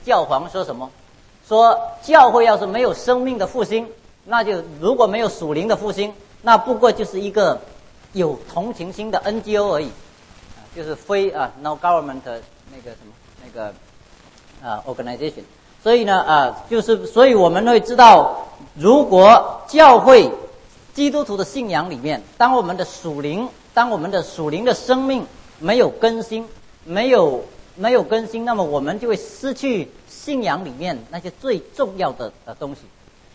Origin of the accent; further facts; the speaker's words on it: China; 在我们中国人的中文里面，什么叫做新人呢？